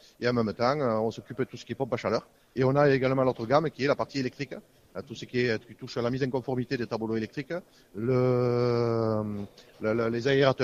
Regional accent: Gruissan, Occitanie, France; moi je suis natif de Grussin, on sait très bien ce que fait le marin, le sable et tout ça

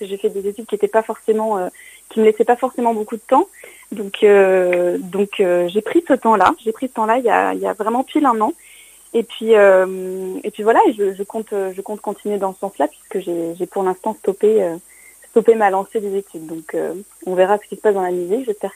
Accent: Narbonne, Occitanie, France; now in Paris, France; j'ai 22 ans et je viens de Narbonne et je fais de la musique depuis un peu moins d'un an à Paris.

